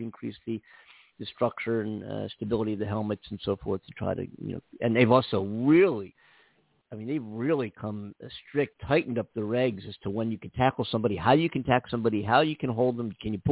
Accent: Philadelphia, Pennsylvania, United States; I'm from Philadelphia. And I'm big time Eagles fan.

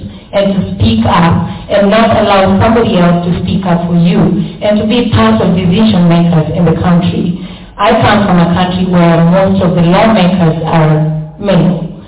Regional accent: Kenya; now in Texas, United States; I'm from Kenya.

